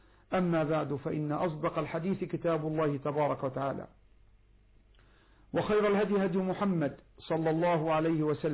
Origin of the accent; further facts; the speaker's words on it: Egypt; بلدنا مصر الحبيبة